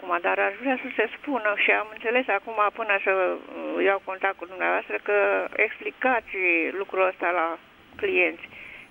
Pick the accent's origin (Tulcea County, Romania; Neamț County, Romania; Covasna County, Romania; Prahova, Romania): Prahova, Romania; Eu sunt din Prahova